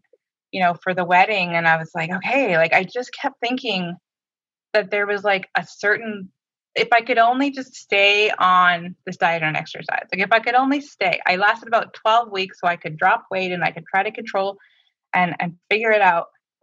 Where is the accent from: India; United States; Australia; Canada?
Canada; I'm Canadian.